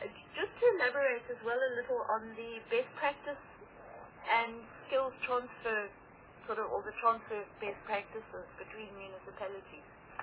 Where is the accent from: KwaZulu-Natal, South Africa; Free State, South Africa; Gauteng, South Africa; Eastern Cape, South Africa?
Eastern Cape, South Africa; East London; that's not just because I'm from East London.